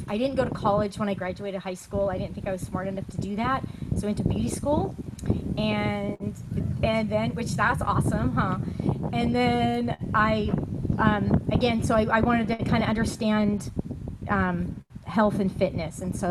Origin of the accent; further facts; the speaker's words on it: Santa Ana, California, United States; Okay, so I was born and raised in Santa Ana, and both my parents were too. So a lot of history, both grandparents. My grandma went to Santa Ana High School, you know, St. Joseph's in the neighborhood. Yeah, so a lot of roots in Orange County.